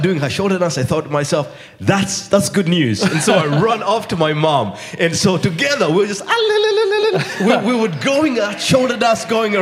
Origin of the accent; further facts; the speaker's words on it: Uganda; See, I come from the Bagisi tribe, and we do some shoulder dancing a lot when we are celebrating.